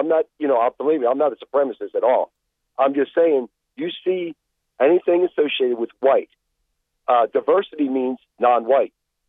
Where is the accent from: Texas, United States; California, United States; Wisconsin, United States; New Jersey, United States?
New Jersey, United States; now in Georgia, United States; I'm from New Jersey originally, but my mother, by the grace of God, was from Georgia. And, you know, that's why I'm down here.